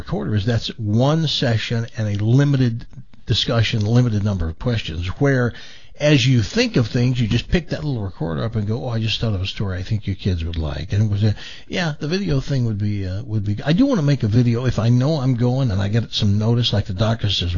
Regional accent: Humboldt, Tennessee, United States; born there; I was born in Humboldt, Tennessee.

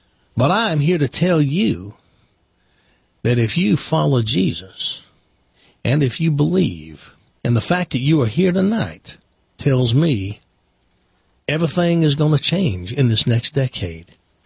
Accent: the South, United States; I'm from the South, okay? And I do believe that there's something about Southern people that draws people in.

